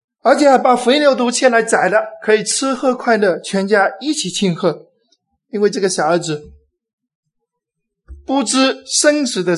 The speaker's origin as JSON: {"language": "Chinese", "country": "China", "said": "我们中国人过节现在已经这个味道很淡了"}